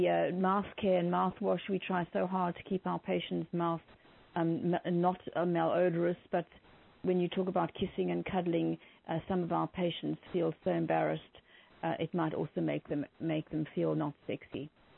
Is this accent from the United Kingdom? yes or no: no; South Africa; I'm from South Africa.